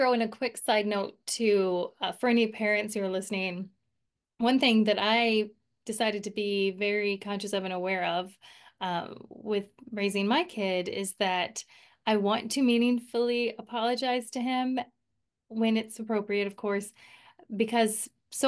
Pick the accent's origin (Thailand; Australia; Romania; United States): Thailand; You know, I grew up in Thailand, as we've mentioned in some previous episodes.